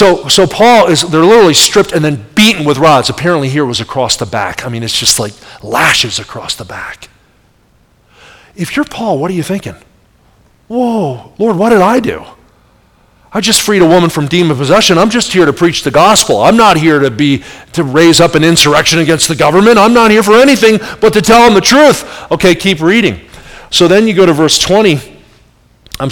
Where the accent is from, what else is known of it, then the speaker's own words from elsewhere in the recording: Kansas City, Missouri, United States; And Patrick Mahomes is the Chiefs quarterback in my hometown.